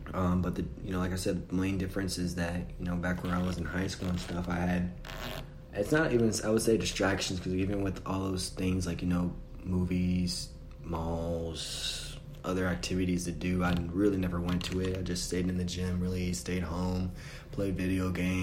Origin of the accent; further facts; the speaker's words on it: Orange Park, Florida, United States; I was raised in Orange Park, Florida. You know, I usually just say Jacksonville, Florida for people